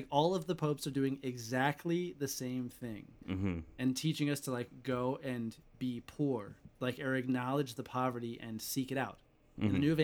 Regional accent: United States; I'm an American.

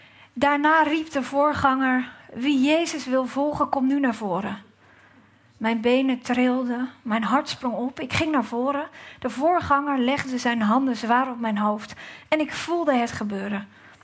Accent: Gouda, South Holland, Netherlands; en... En voordat ik ga lezen zal ik even vertellen dat ik uit Gouda kom.

